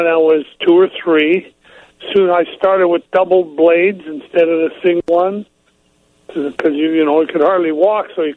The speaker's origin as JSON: {"language": "English", "town": "Sault Ste. Marie", "region": "Ontario", "country": "Canada", "said": "Well, I'm from Sault Ste. Marie in the winter. Sault Ste. Marie, I don't know if you're familiar where that is, but that is in Canada, right on Lake Superior."}